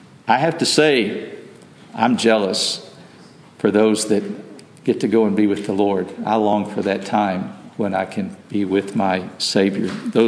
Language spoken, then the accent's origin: English; Texas, United States; I grew up in West Texas, and we'd gone to New Mexico, where they have really high mountains, 12,000 plus feet mountains.